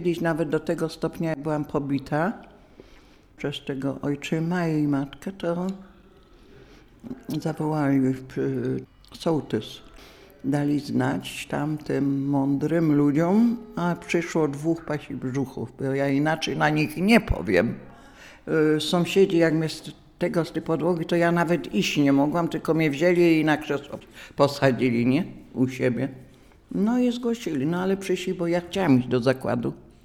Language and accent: Polish; Poznań, Greater Poland Voivodeship, Poland; Urodziłam się tu w Poznaniu. Całą wojnę byłam w Poznaniu. 38 rocznik jestem. Tu w Poznaniu obca pani mnie chowała